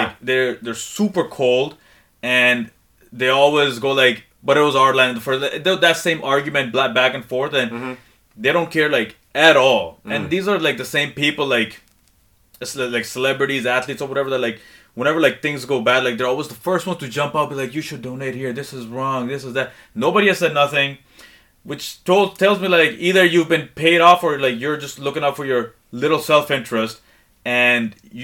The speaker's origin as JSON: {"language": "English", "country": "Saudi Arabia", "tie": "born or raised there", "said": "Yeah, we grew up in Saudi Arabia."}